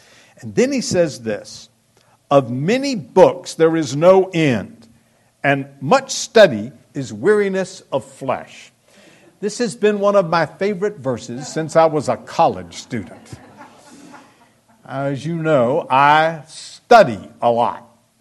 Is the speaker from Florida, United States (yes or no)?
yes; Pensacola, Florida, United States; As you know, I was born and reared in Pensacola, Florida.